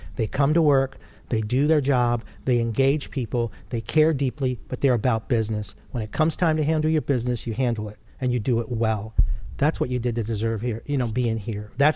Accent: Naples, Campania, Italy; I grew up in Europe, and we lived in Naples, Italy.

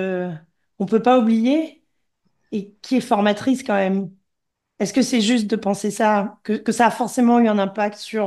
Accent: Gabon; Donc, moi, je suis originaire du Gabon.

